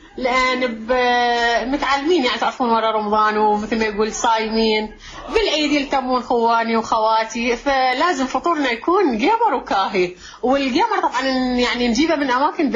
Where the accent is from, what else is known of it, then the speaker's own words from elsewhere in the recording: Iraq; هاي فد عادة مستمرة قديمة عندنا بالعراق